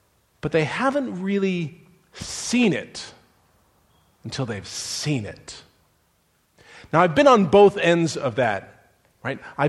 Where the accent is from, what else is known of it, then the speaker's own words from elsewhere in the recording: California, United States; Many of you know that although I grew up here in Southern California, by the way, love Southern California, I did spend a few years living in the town of Grand Island, Nebraska.